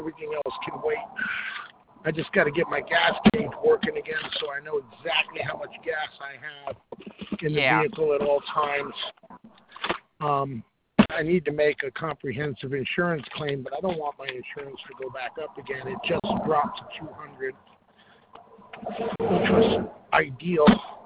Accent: Brooklyn, New York, United States; now in Tampa, United States; I'm from New York originally. I was born in Brooklyn.

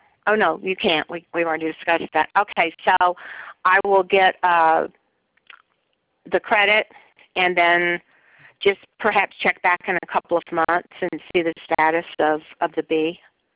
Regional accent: the South, United States; she sounded Southern, and I'm from the South.

